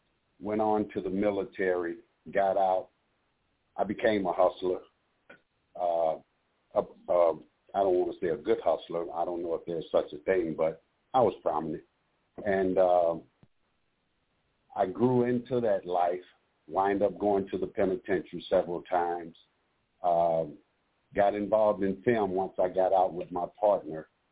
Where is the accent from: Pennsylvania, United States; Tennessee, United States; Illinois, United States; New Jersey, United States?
Illinois, United States; Chicago; We were out in Los Angeles. I'm from Chicago.